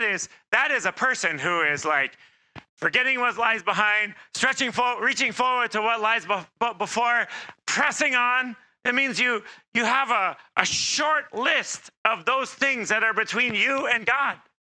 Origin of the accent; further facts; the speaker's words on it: United States; I don't know, I'm an American, you know.